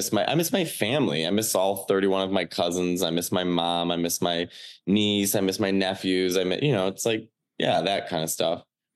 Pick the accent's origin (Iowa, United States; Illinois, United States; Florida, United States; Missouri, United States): Illinois, United States; Arlington Heights; also born or lived in Chicago; like when I grew up in Chicago, well, I grew up in Arlington Heights and then moved to Chicago when I was 18